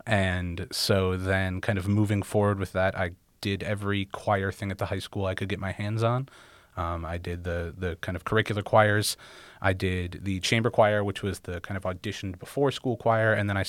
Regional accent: Lakewood, Ohio, United States; So I'm originally from Lakewood, Ohio, which is right outside of Cleveland, directly west. I was basically there from age 3 onwards, so that's kind of very much where I call home.

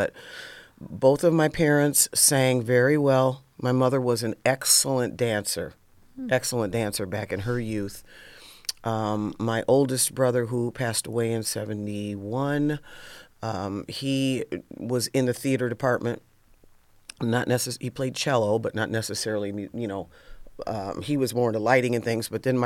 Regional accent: Toledo, Ohio, United States; I'm from Toledo.

